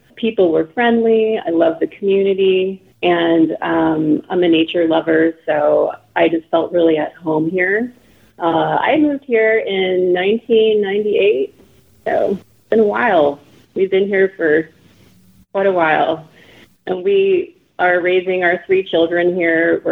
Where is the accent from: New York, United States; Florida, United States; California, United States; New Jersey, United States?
California, United States; Los Angeles; also born or lived in Santa Cruz; I grew up mostly in Los Angeles, and then I traveled overseas for a few years in Asia and other places.